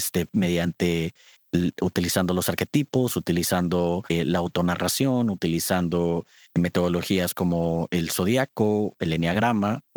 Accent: Monterrey, Nuevo León, Mexico; cuando yo iba creciendo, soy de Monterrey, México, y enfrente de mi casa había una pequeña biblioteca.

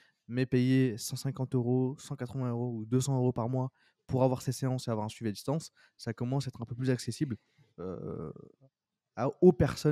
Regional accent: France; parce qu'on est notamment reconnu en tant que Français

